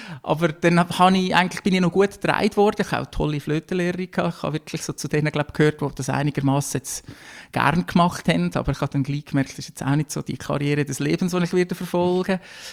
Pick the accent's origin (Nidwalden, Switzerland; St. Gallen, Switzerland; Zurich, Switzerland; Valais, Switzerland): Nidwalden, Switzerland; now in Lucerne, Switzerland; Ich bin ursprünglich komme ich aus Nidwalden, wohne jetzt in Luzern in der Stadt